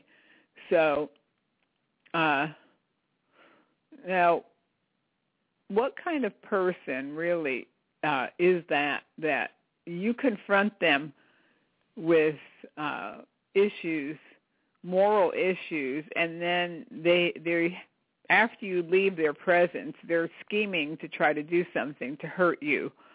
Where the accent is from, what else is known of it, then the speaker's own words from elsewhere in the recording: United States; I'm glad I grew up in America.